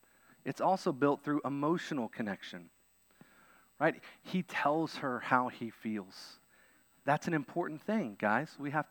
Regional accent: Kentucky, United States; I say that because I'm from Kentucky, okay?

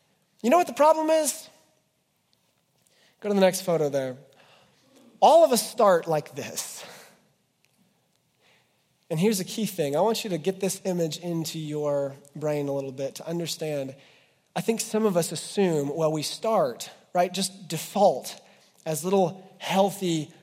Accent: Ohio, United States; Guys, I grew up in the Midwest. I grew up in Western Ohio on a creek in the, with the woods and the farms, right?

